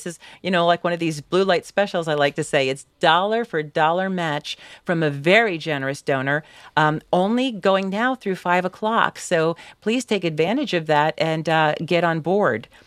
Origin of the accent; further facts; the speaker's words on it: Long Island, New York, United States; now in Ohio, United States; I am also a native to Long Island. You don't know it now by my accent. I've been in Ohio way too long, but I am a fellow Long Islander.